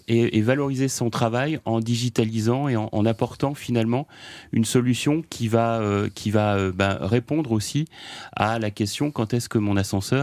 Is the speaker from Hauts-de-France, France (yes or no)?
no; Normandy, France; Moi, je suis normand d'origine